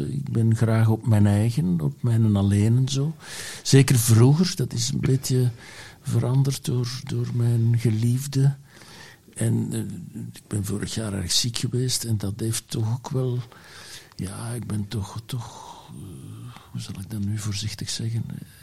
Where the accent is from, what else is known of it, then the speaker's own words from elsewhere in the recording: Boom, Antwerp, Belgium; ik ben afkomstig van Boom. Hè. Dat ligt vlak naast Ter Hagen, tussen Rumst en Boom.